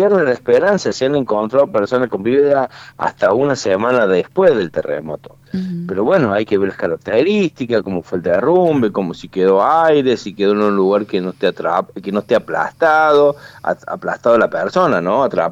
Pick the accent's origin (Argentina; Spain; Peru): Argentina; Córdoba; Nosotros estamos en Córdoba, nosotros somos de Córdoba.